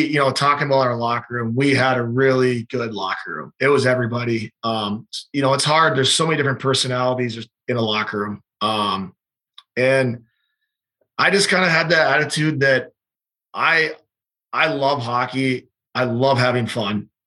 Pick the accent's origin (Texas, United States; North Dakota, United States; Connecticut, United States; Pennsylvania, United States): North Dakota, United States; Fargo; I think that was just kind of the mentality I had growing up in Fargo. Is not a lot of kids come out of Fargo, and I've just had that my whole life.